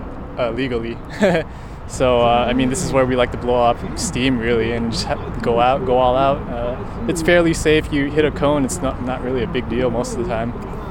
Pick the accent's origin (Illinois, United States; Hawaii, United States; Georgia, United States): Hawaii, United States; Kaneohe; I'm from Kaneohe.